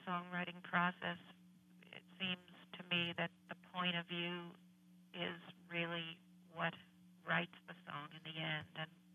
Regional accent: New Rochelle, New York, United States; songs that our family listened to on the stereo in the living room and growing up in New Rochelle

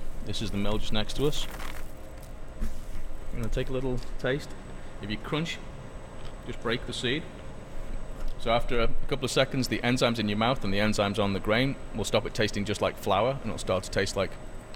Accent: United Kingdom; No, I'm British.

